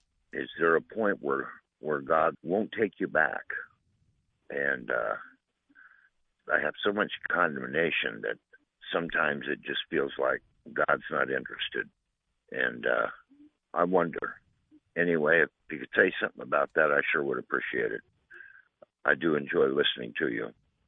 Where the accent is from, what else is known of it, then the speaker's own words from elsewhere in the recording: Rancho Cordova, California, United States; I'm from Rancho Cordova, California.